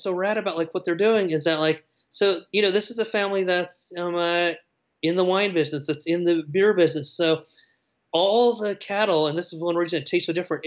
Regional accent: Texas, United States; because I'm from Texas, the first time I went there, I was just like, I don't understand. This beef doesn't taste like Texas

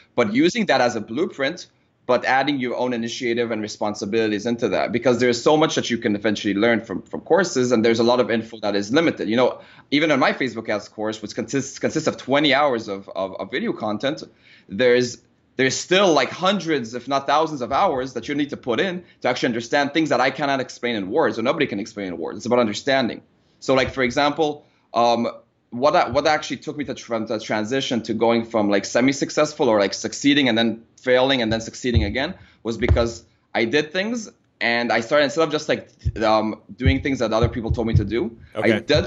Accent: Israel; English is a second language; now in Austin, United States

